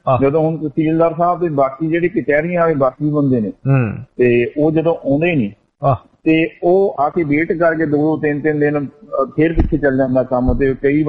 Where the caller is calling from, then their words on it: Nawanshahr, Punjab, India; ਸਾਡੇ ਜ਼ਿਲ੍ਹੇ ਚੋਂ, ਜਿਹੜੀ ਸਿਟੀ ਵਾਲੀ ਸੀਟ ਸੀਗੀ ਨਵਾਂ ਸ਼ਹਿਰ ਦੀ